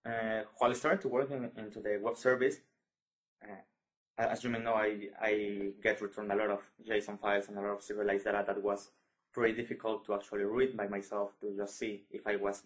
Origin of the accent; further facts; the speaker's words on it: Mexico; English is a second language; Okay, so I am from Mexico.